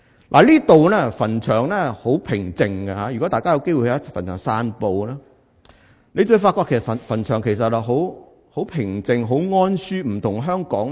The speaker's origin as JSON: {"language": "Cantonese", "country": "China", "said": "其实呢个呢就係我哋 我哋中国人咧，经常会谂起、联想起嘅一样嘢"}